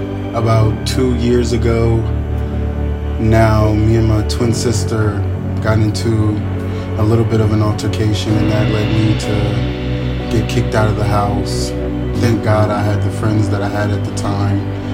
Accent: Columbus, Ohio, United States; I'm from Columbus, Ohio. I'm 25 years old.

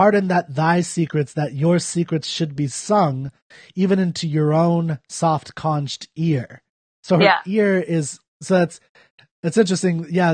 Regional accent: United States; Like, it's weird as an American.

